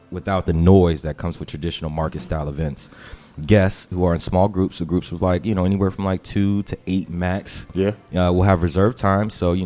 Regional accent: Forestville, United States; open up a 16-ounce bottle in my barbershop in Forestville. You know what I'm saying? Like... And that's my hometown, so I always go back home to get my hair cut.

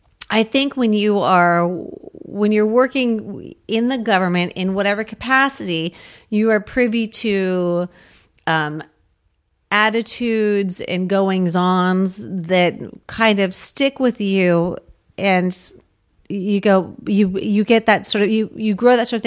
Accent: Washington, D.C. area, United States; I grew up 7 miles outside of Washington, D.C.

